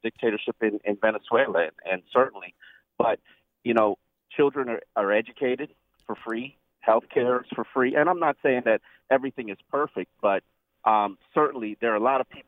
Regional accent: Jamaica; I'm Jamaican.

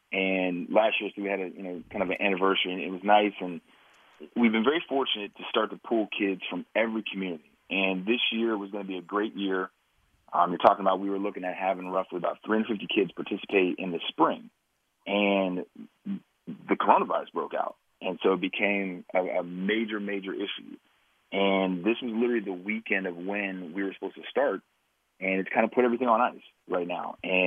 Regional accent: Youngstown, Ohio, United States; I'm like, no, I'm not. I'm from Youngstown, Ohio. I'm not from there.

